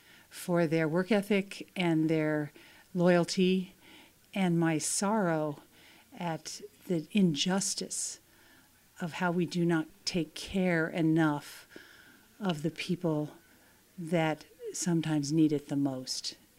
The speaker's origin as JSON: {"language": "English", "region": "Nebraska", "country": "United States", "tie": "born or raised there", "said": "Well, I grew up in Nebraska, working class."}